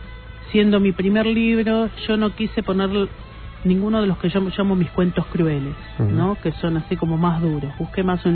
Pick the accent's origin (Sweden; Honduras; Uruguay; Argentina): Argentina; Pero sí, yo soy argentina, a mí me sale ponerle las cosas acá.